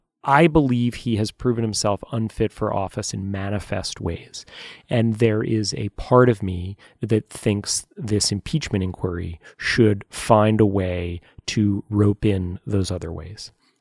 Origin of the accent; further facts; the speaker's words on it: New York, United States; I lived in New York on September 11th, 2001. I'm a New Yorker. I lived in New York for much of his mayoralty.